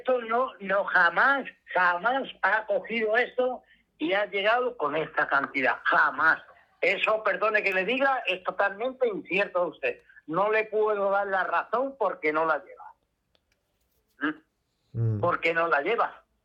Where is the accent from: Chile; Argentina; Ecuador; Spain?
Spain; Cádiz, Andalusia; now in Madrid, Spain; De ser, soy de Cádiz.